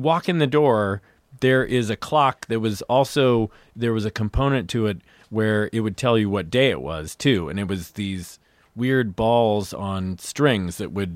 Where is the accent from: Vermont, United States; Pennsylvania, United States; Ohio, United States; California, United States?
California, United States; No, I was outside San Francisco.